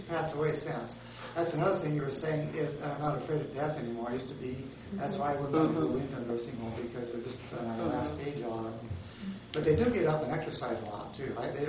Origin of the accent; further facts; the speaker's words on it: Illinois, United States; I'm not from Minnesota, but I'm from Illinois.